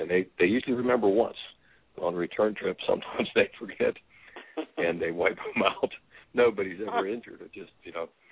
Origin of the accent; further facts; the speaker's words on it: Pennsylvania, United States; now in Morgantown, United States; Well, wow, I've only actually resided here probably for the last 4 or 5 years. But I was raised in Pennsylvania down the road, probably about 10 miles away.